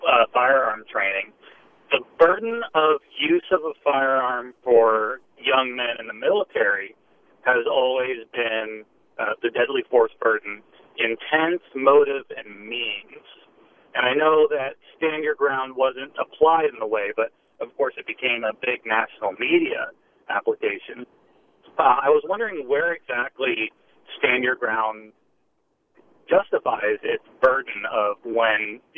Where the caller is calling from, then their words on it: Hayward, California, United States; from Hayward.